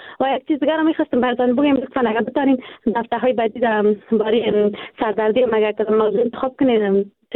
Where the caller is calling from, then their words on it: Kabul, Afghanistan; فعلا از کابل صحبت میکنم.